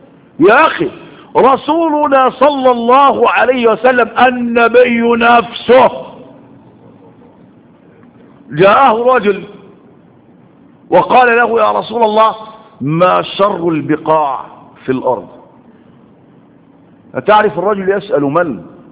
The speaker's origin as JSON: {"language": "Arabic", "country": "Egypt", "said": "أجرأ بلد يتجرأ على الفتوى هو بلدنا مصر"}